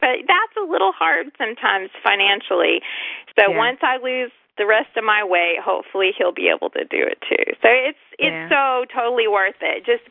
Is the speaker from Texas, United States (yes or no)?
yes; Texas, United States; Now you're going to laugh, because I'm from Washington. Well, I'm originally from Texas. So here I was, so far away from home